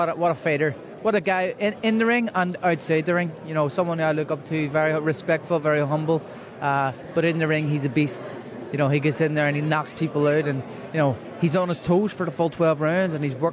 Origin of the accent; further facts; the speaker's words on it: Ireland; and then I'll fight in my home country of Ireland in December.